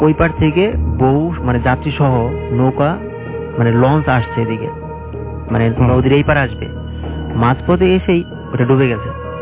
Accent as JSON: {"language": "Bangla", "town": "Mirpur", "region": "Dhaka Division", "country": "Bangladesh", "said": "আসসালামু আলাইকুম লিসেনার … এসেছি মিরপুর 12 থেকে।"}